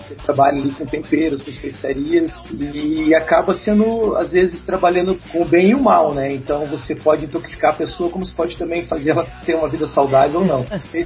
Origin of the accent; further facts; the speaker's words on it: Paraná, Brazil; venho aí, né, do submundo musical da cidade, aí, né, das periferias da cidade. Venho aqui do bairro do Abranches, da Vila Krasinski.